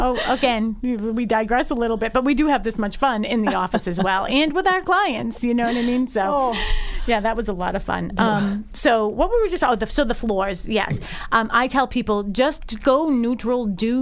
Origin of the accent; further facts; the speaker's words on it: Dorchester, Massachusetts, United States; Like, wait, you're from Braintree, I'm from Dorchester.